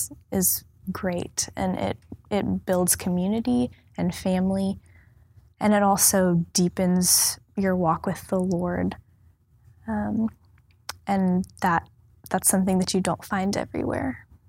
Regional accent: Houston, Texas, United States; I was homeschooled, and I'm born and raised in Houston. I live in Sugar Land with my family

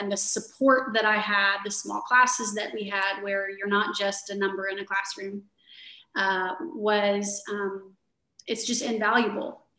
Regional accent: Houston, Texas, United States; I am from Houston. I went to Klein High School over on the north side

